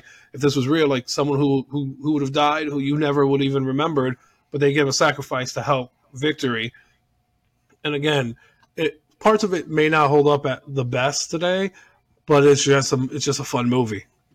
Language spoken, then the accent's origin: English; Houston, Texas, United States; that's for anyone who doesn't know, I'm from Houston, so I was like, oh man, we made it, but we did not.